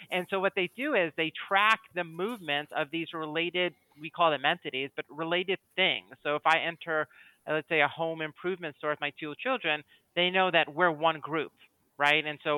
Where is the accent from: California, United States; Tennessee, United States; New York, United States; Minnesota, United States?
New York, United States; New York City; I'm from New York City. I can't tell you one screw from the other.